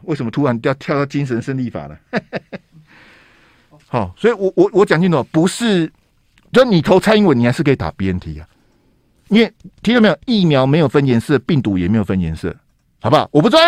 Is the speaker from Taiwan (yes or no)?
yes; Taiwan; 这时代哈，惊嗨哈，我们台湾人去大陆啊，你一定是走港澳台那个线，你要走别的线，你也走不进去啊。好，我们要拿台胞证去嘛哈。我们台湾的各种的产品，不管是农产品或是 IT 的那些产品，卖到大陆全部都是中国台湾。